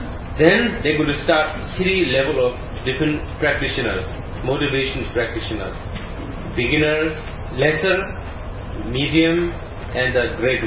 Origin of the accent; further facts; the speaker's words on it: Nepal; I come from Nepal